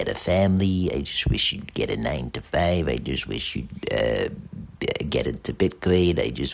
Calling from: Sydney, New South Wales, Australia

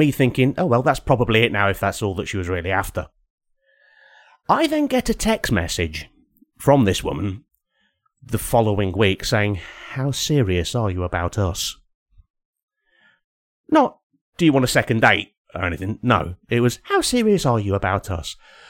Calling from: East Midlands, United Kingdom; I'm calling from Derbyshire, UK.

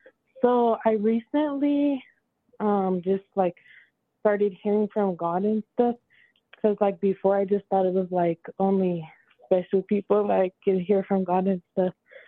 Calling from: Thornton, Colorado, United States; I'm calling from Thornton, Colorado.

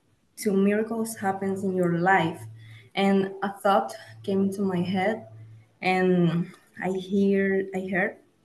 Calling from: Lima, Peru; I'm calling from Peru, Lima, Peru.

